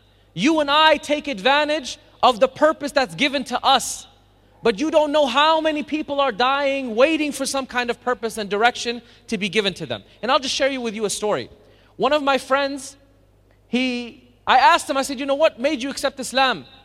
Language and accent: English; United States; I grew up in America.